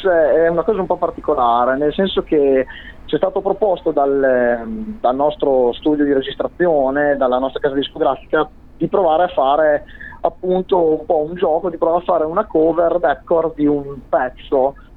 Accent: Modena, Emilia-Romagna, Italy; abbiamo suonato dalle nostre parti, a Modena

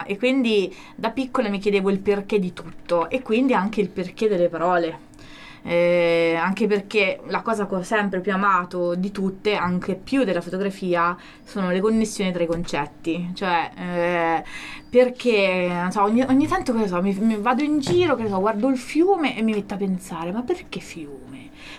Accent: Canada; also born or lived in Costa Rica; now in Italy; Beh sì, perché quando sono venuta in Italia provenivo dal Canada.

